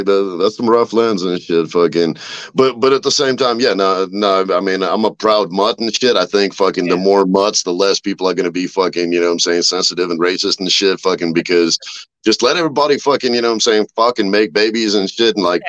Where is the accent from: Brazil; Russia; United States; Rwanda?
Russia; I'm from Russia, so people are like Russian, but I'm like, I'm a Russian, I'm a Jew, I'm a Kazakh, I'm a fucking, I got a fucking, such a fucking, I'm an Eastern European mutt.